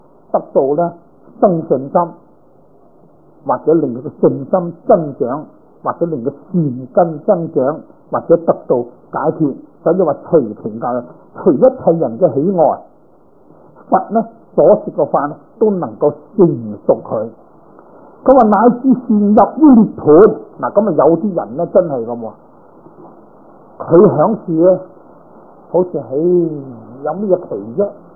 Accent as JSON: {"language": "Cantonese", "region": "Guangdong", "country": "China", "lives_now": "San Francisco, United States", "said": "你就广东自己，我系广东人，你就广东啊！咁我喺三藩市咧"}